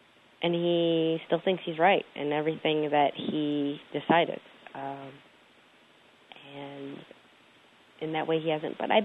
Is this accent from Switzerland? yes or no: yes; Switzerland; She actually had a pretty similar childhood in that, you know, we had a very Western upbringing, Switzerland, a beautiful place